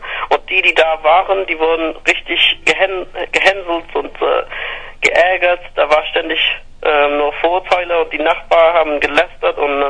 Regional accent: England, United Kingdom; German is a second language; now in Cologne, Germany; Ich komme aus England und ich wohne erst seit 2,5 Jahren in Köln.

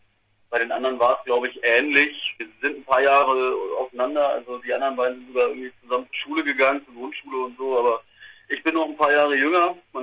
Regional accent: Münster, North Rhine-Westphalia, Germany; wir kommen aus Münster in Westfalen. Kommen ja auch ungefähr alle so irgendwie aus der Ecke. Sind hier Flügge geworden, so sagt man bei uns.

